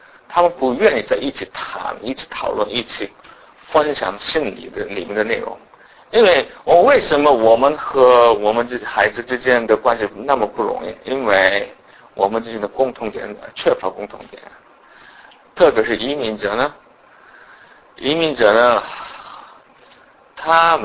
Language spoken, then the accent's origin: Chinese; South Korea; Chinese is a second language; moved away as an adult; now in China; 我是韩国人，从来没离开过我自己的本国，到我的年纪30多岁的时候。所以呢就是可以说我住的第一个地方是就第一个外国就是中国。